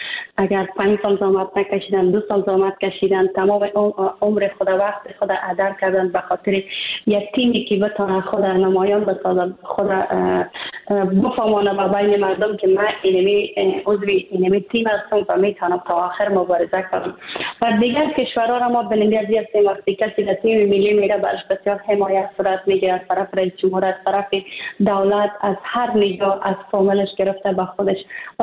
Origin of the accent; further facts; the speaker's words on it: Afghanistan; من پاشتان فرستان و از افغانستان برم آمدم، ولی با مطابقات خود یا به برنامه خود برگشتم پس دوباره به افغانستان، چون من افغانستان زیاد دوست داشتم.